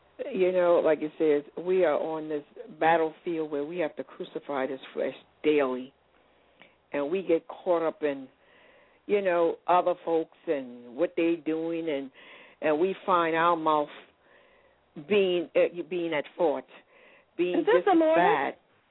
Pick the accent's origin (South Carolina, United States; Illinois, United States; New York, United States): South Carolina, United States; I'm from South Carolina, and this, I don't know, the connection is really bad